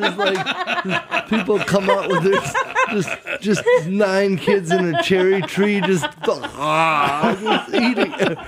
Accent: Minnesota, United States; So when I grew up in Minnesota, the only other kids on my block was a Vietnamese family.

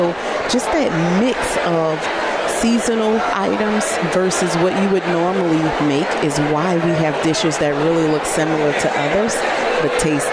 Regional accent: New Orleans, Louisiana, United States; Growing up in New Orleans, you know, I never really figured I would be a chef.

